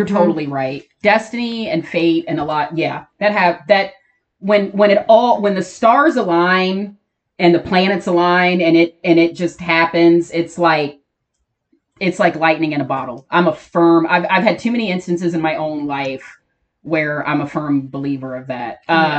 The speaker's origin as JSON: {"language": "English", "town": "Cincinnati", "region": "Ohio", "country": "United States", "said": "We're so being from Cincinnati, we're so excited that this is getting so much traction"}